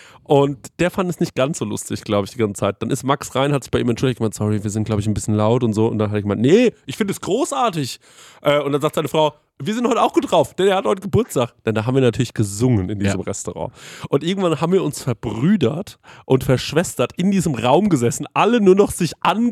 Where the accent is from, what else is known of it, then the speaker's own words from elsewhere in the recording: Aschaffenburg, Bavaria, Germany; Und dann meint ihr Mann so, wo kommst du her? Ich so, aus Aschaffenburg.